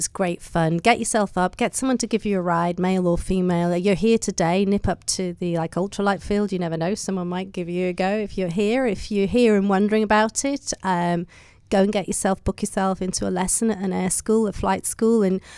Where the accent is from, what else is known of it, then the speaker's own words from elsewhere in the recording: England, United Kingdom; I'm English, I'm saying it the wrong way.